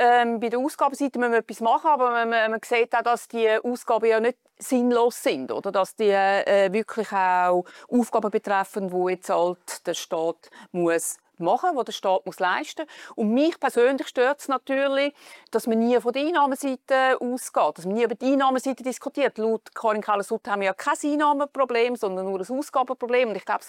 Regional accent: Zurich, Switzerland; wir als Zürcher

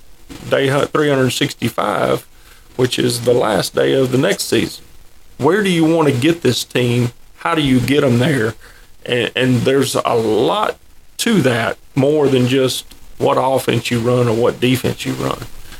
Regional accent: Alabaster, Alabama, United States; That was home to me. That's where I grew up, played. I grew up in Alabaster. I mean, that was home.

